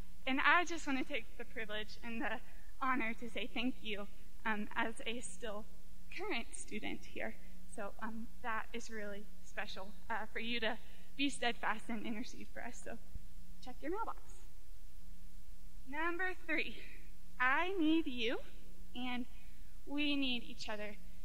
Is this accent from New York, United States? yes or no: no; Georgia, United States; moved away as an adult; now in Calgary, Canada; I'm originally from the States, from Georgia, and happily make my home here in downtown Calgary now.